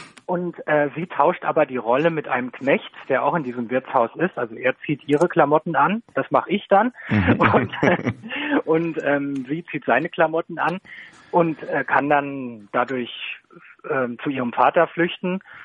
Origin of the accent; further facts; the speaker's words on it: Germany; da ich ja im Spessart geboren bin, aus dem Spessart komme und den Film auch sehr gut kenne. Also ich bin quasi damit groß geworden